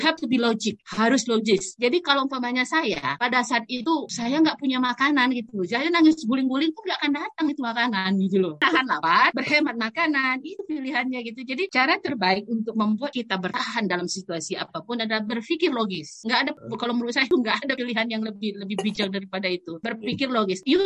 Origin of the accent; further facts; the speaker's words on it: Indonesia; saya dari Indonesia